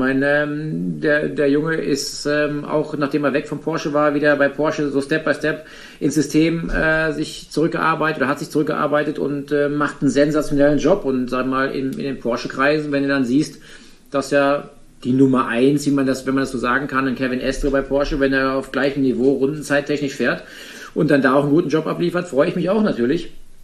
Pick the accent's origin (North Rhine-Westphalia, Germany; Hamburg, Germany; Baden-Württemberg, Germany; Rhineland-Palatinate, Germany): Rhineland-Palatinate, Germany; Und die Nordschleife hat halt einfach seinen besonderen Reiz. Plus, dass meine Heimat ist